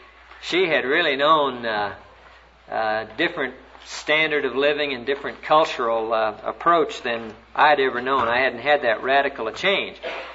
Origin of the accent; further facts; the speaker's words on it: Texas, United States; Yeah, I'm a Texan. I've told some of you that I'm a deflated Texan. Do you know what that means? That's someone who's married to an Alaskan.